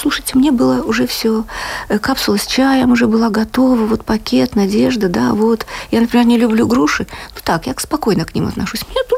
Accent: Latvia; Мы вот вдвоем из Латвии.

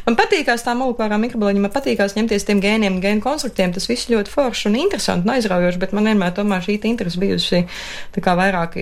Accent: Valmiera, Valmiera Municipality, Latvia; jo es uzaugu laukos. Es nāku no Valmieras puses un visapkārt bija meži un strautiņi un augi

